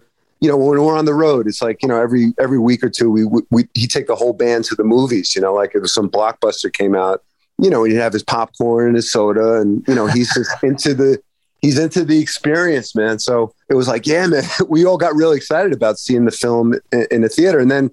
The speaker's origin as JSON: {"language": "English", "town": "Brooklyn", "region": "New York", "country": "United States", "tie": "born or raised there", "said": "You know, I grew up in Brooklyn."}